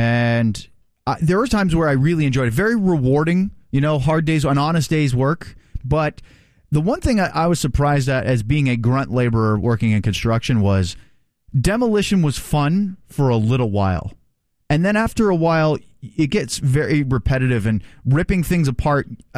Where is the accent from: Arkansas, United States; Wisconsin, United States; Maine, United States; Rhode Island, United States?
Maine, United States; I grew up in Maine.